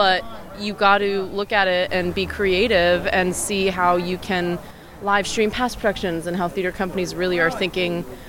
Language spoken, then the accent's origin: English; Bethlehem, Pennsylvania, United States; I'm 22 years old, and I'm from Bethlehem, Pennsylvania.